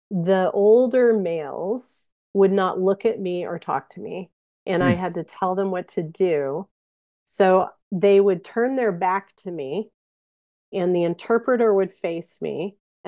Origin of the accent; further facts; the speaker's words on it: Louisville, Kentucky, United States; accent: Southern; But if I get mad or I'm around Southerners, it starts to come out. Yeah, because I'm from Louisville.